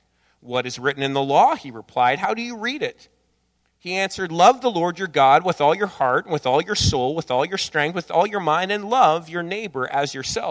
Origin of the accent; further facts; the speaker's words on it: Brampton, Ontario, Canada; I grew up in Brampton, and my friends all lived in Oakville and Burlington, and if you know the GTA down there, that was about 40, 45 minutes away.